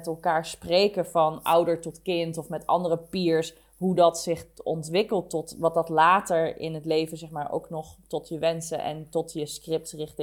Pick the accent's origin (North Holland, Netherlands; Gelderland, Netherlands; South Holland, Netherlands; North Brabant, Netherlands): North Brabant, Netherlands; Mierlo; now in Eindhoven, Netherlands; want ik woon nu dus weer in Eindhoven. Ik ben ook geboren in Eindhoven. Ik heb mijn eerste levensjaren in Eindhoven gezeten. Mm-hmm. En daarna zijn we naar Mierlo verhuisd. Nou, dat is nou ook niet echt heel ver van Eindhoven vandaan.